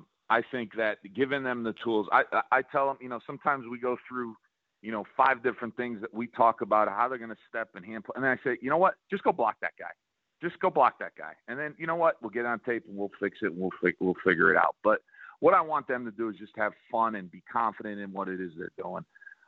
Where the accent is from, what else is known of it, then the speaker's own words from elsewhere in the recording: Northeast, United States; I'm from the Northeast. You know, we traditionally recruit in the closer states, but a lot of our students come from out of area, the Northeast in particular, where I'm from.